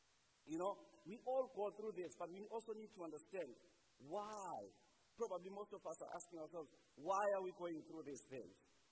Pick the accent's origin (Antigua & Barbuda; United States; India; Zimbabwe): Zimbabwe; as some of you already know, I am from Zimbabwe.